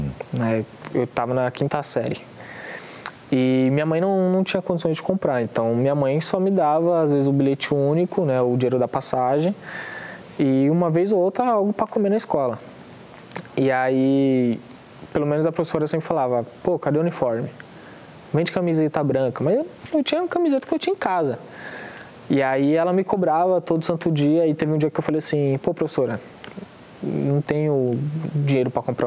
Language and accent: Portuguese; São Paulo, Brazil; E é o lugar onde eu nasci, né? Tenho muitos amigos, tive momentos especiais assim da minha infância.